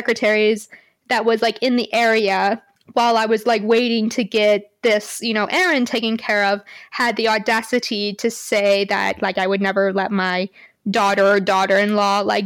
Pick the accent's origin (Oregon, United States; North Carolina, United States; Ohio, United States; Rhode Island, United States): Oregon, United States; because I grew up on the West Coast, like in Oregon, and, you know, been to California a lot